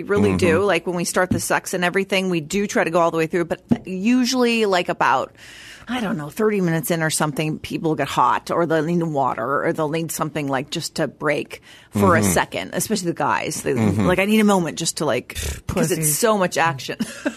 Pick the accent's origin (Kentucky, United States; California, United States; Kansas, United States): California, United States; Long Beach; I'm from Long Beach.